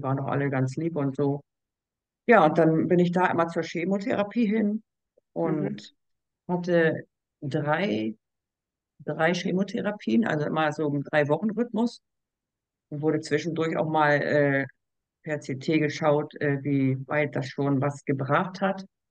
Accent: Schleswig-Holstein, Germany; Ich komme ja aus dem Schleswig-Holstein und hier in Wedel, ein paar Kilometer weiter, haben wir eine Onkologie gehabt.

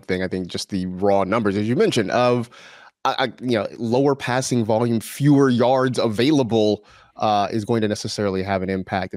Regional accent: California, United States; I have a really good friend who, you know, we grew up in the Bay Area together.

